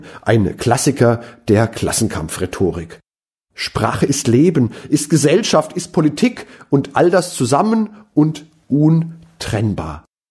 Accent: Mainz, Rhineland-Palatinate, Germany; als Mainzer habe ich dazu etwas zu sagen.

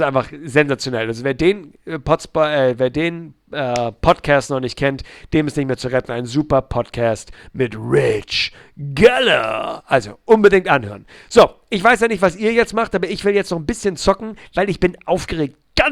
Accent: Hamburg, Germany; Ich war bei 2 Access Points in meiner Heimatstadt. Ich lebe in einer nicht so ganz kleinen Stadt, nämlich in Hamburg.

